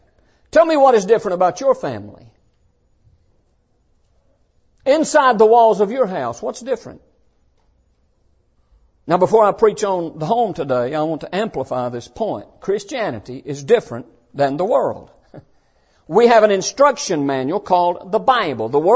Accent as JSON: {"language": "English", "region": "Alabama", "country": "United States", "tie": "born or raised there", "said": "And I could give you a lot of details of how rough it was growing up in Alabama in the 1960s in a very impoverished home."}